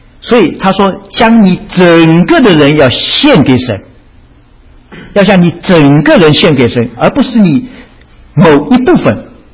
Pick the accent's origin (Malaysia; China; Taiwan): China; 尤其是我是觉得我们中国人那个脸面很重要，是不是？